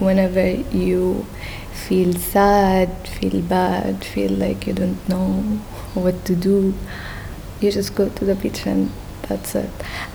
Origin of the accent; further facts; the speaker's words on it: Gaza, Gaza Strip, Palestine; I mean, I feel like also my relationship with Gaza, it's complicated, because when I was there